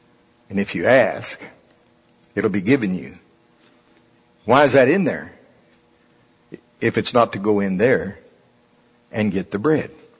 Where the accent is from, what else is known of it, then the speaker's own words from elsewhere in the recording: Shawnee, Oklahoma, United States; Now again, I'm from Shawnee. Come on. Pottawatomie County.